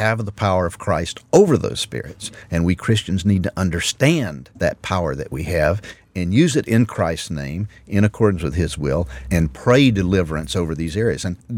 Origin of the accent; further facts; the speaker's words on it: Tennessee, United States; I was raised in Middle Tennessee.